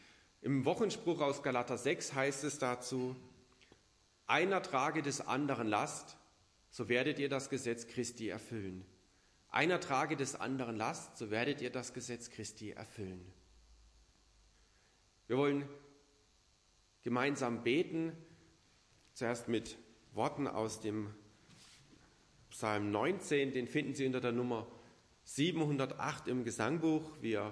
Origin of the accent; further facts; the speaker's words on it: Aach, Baden-Württemberg, Germany; Ich komme aus Aach